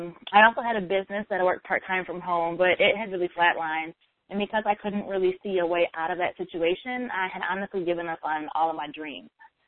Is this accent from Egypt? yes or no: no; Baltimore, Maryland, United States; I'm from Baltimore, Maryland.